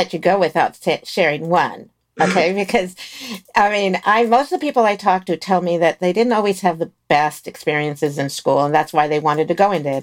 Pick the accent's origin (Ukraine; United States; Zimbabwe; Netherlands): United States; Bethesda, Maryland; I also have to tell you, I grew up in Maryland, not too far from you.